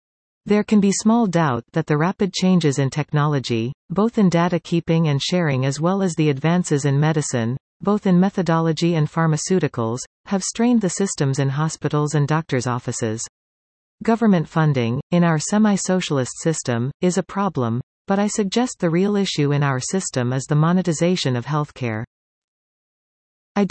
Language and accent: English; Canada; Okay, you and I, as Canadian citizens, could not have done much about these world events.